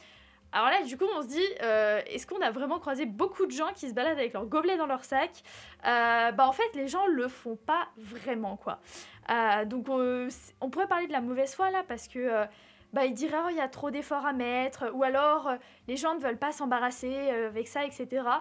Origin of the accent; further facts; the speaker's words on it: France; notre consommation quotidienne en tant que Français